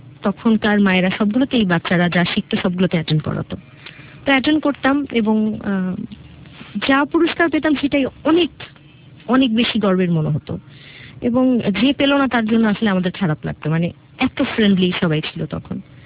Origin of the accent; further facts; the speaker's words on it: Dhaka, Dhaka Division, Bangladesh; also born or lived in Chittagong; আমার জন্ম চিটাগাংয়ে, তো সেখানে আমার বাবা চাকরি করতেন। আমার জন্মের দেড় মাসের মাথায় আমার বাবা ঢাকায় চলে আসেন।